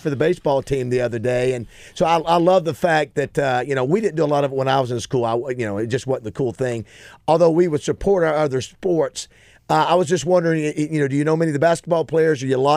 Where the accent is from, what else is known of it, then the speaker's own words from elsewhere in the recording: Panama City, Florida, United States; Again, I'm from Panama City, and we don't see a lot of Floridians that come to Arkansas.